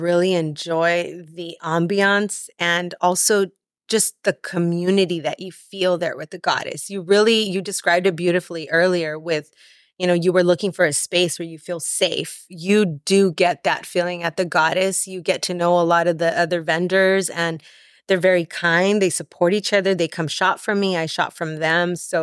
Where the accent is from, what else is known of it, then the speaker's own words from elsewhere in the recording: Los Angeles, California, United States; born there; There's a reason why I was born in East LA.